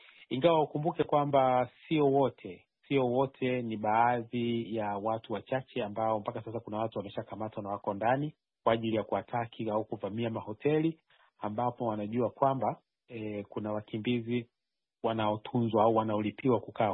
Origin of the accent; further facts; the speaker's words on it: Tanzania; now in United Kingdom; Kwao ni kama watoto wetu hawa, mimi nimetoka Tanzania.